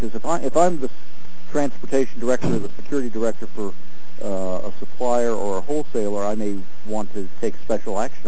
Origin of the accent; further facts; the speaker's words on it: Indianapolis, Indiana, United States; Well, I'm from Indianapolis, so we're never happy to hear Indianapolis things.